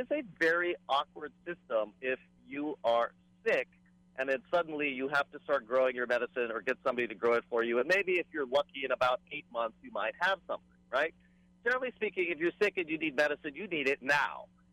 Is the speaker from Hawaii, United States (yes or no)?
yes; Manoa, Hawaii, United States; I'm actually right now sitting in my mother's hometown of Hilo, although I grew up in Manoa and in on Oahu.